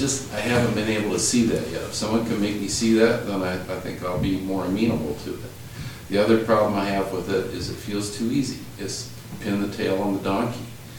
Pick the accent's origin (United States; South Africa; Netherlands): South Africa; I grew up in South Africa